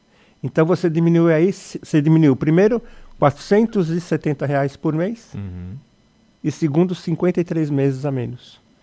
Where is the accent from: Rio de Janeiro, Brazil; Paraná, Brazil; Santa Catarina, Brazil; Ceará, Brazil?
Santa Catarina, Brazil; Criciúma; Que eu sou de Criciúma, nós estamos em Uruçanga